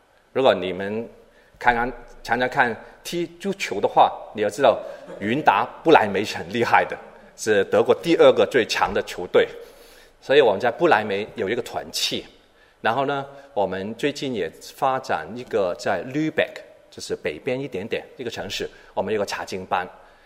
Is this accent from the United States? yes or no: no; Hong Kong; also born or lived in England; 我跟师母是我们是香港土产，我们在香港出生，小学中学大学在香港做毕业